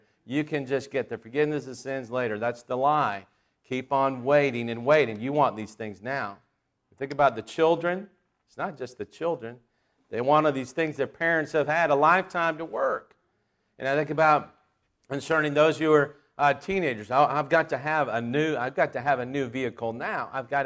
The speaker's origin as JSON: {"language": "English", "region": "Florida", "country": "United States", "tie": "born or raised there", "said": "As I think about growing up in Florida, many people wanted a Ford Mustang, the number one car that people desire."}